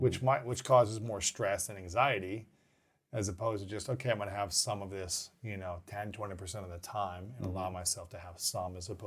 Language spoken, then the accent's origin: English; Ohio, United States; also born or lived in Minnesota / Missouri / Alabama; now in Los Angeles, United States; I lived in, I grew up in Ohio. I lived in Minnesota. I lived in Missouri and St. Louis. I lived in Alabama for a little bit of time. And now I live in Los Angeles.